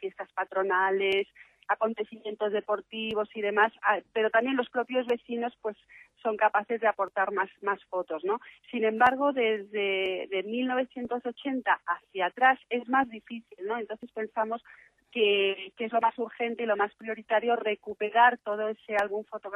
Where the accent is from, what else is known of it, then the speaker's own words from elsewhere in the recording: Madrid, Community of Madrid, Spain; born there; now in Las Rozas, Spain; Pero yo no soy roceña de nacimiento, yo nací en Madrid